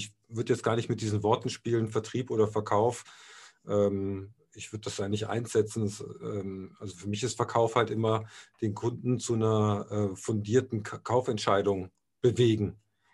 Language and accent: German; Eschweiler, North Rhine-Westphalia, Germany; Also ich bin ja in Aachen groß geworden